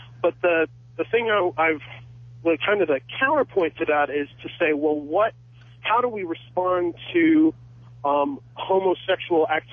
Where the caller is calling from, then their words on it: Valparaiso, Indiana, United States; Yeah, I'm calling from Valparaiso.